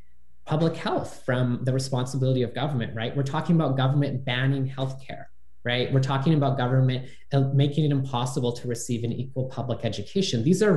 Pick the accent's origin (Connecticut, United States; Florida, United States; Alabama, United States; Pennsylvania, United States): Pennsylvania, United States; born or raised there